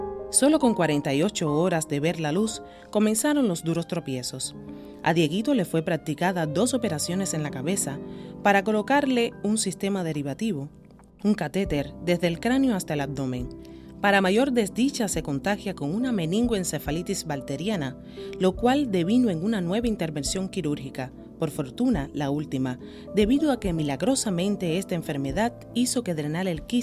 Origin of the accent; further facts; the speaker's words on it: Cuba; Ya puedo gritar a los 4 vientos, soy una madre cubana feliz.